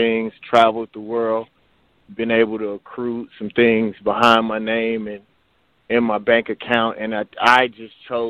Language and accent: English; Mississippi, United States; I'm from Mississippi.